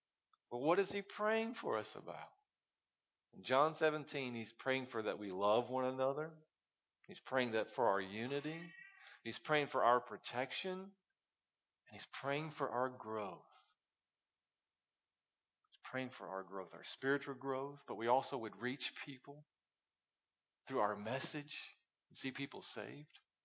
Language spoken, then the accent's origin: English; Shelbyville, Indiana, United States; I'm from Shelbyville, Indiana. Where's that? I don't know. Off 74 somewhere.